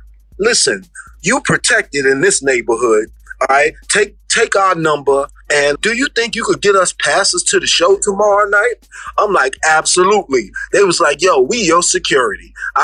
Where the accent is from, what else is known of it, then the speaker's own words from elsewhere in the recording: New York City, New York, United States; I said, well, I'm not really worried about that. I'm from the Bronx.